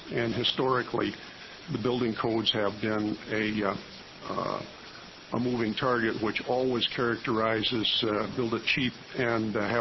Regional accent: Bend, Oregon, United States; from Bend.

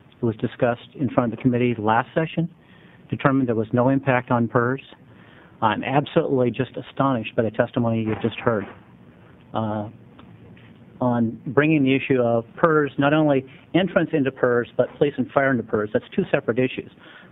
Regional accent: Oregon, United States; I grew up in Columbia County.

